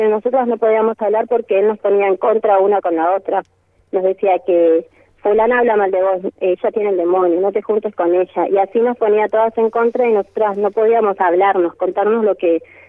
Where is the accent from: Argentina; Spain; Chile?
Argentina; Posadas, Misiones; now in Buenos Aires, Argentina; Sí, soy de Posadas, pero sí, estoy hace 4 años en Buenos Aires